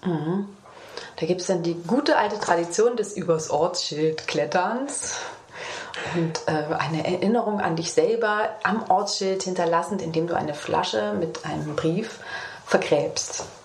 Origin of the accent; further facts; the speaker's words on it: Mönchengladbach, North Rhine-Westphalia, Germany; ich bin in Mönchengladbach geboren und aufgewachsen, habe dort gelebt, bevor ich auf Wanderschaft gegangen bin. Das heißt, das war meine Heimat